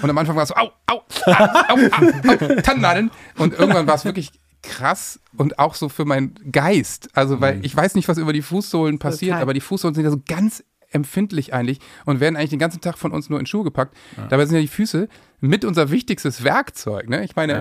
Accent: Worpswede, Lower Saxony, Germany; Freddy wohnt ja auf dem Land im schönsten Dorf Deutschlands, Wobbsfede, wo ich herkomme.

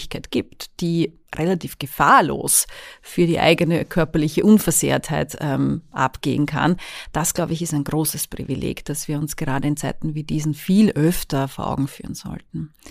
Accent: Austria; jetzt sage ich das ein bisschen selber als Österreicherin

